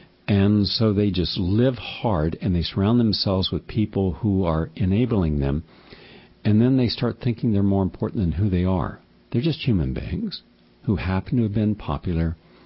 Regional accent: West Virginia, United States; So many of them reminded me of people I grew up with in West Virginia.

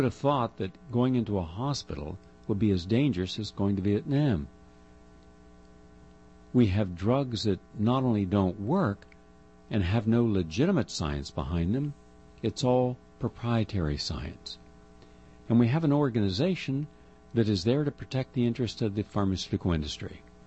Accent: West Virginia, United States; I'm from West Virginia. You know, if you do enough bad stuff, you're going to get called out on it.

